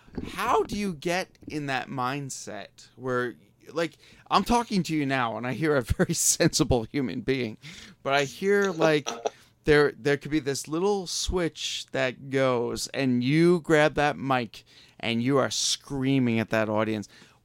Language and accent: English; Long Island, New York, United States; They're from my hometown. I'm from Long Island, New York. I saw them, watching them growing up.